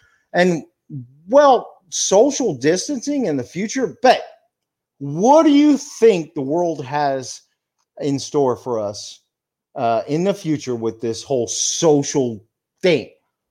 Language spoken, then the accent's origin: English; Texas, United States; I was born and raised here in Texas, and Texas, there's a lot of pride in the shaking of the hands thing, right?